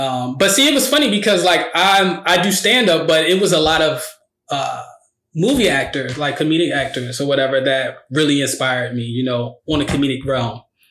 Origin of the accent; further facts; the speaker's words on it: Philadelphia, Pennsylvania, United States; Because I grew up in Philly, it wasn't no TV. It wasn't no movie.